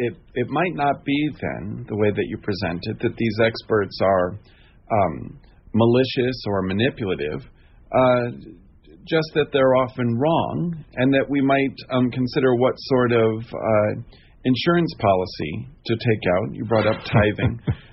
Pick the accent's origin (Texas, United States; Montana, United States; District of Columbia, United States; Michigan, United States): District of Columbia, United States; Washington; When I grew up in Washington, D.C.